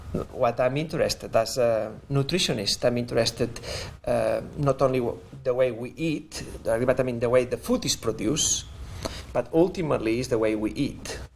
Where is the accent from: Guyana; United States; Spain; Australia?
Spain; English is a second language; I'm originally from Spain. I mean, if you visit Spain, you will see that the little villages are on the top of the hills.